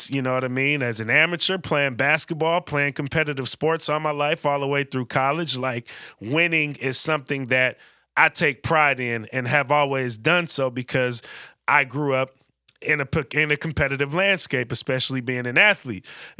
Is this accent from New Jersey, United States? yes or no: no; California, United States; Growing up in the Bay Area, I mean, y'all know I DJ, I'm into the music stuff. Like, I grew up on a very independent scene